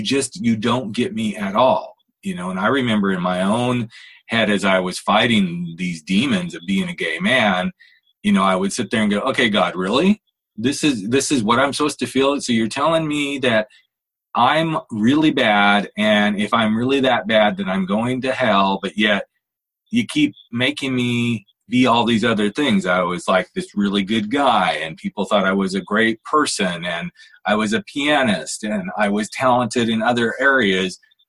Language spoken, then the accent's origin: English; Oklahoma, United States; also born or lived in Arkansas; I totally get you, because I grew up in Oklahoma, Arkansas.